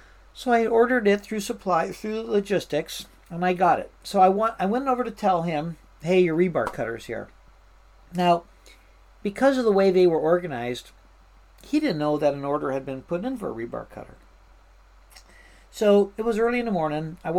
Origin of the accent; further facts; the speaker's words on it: Washington, United States; And I finally quit talking with my accent, and I said, "I'm from Washington State."